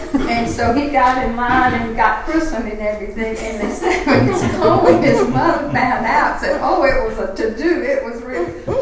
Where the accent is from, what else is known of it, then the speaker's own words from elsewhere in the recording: St. Matthews, United States; But to me, growing up in St. Matthew's, there was no prejudice at all.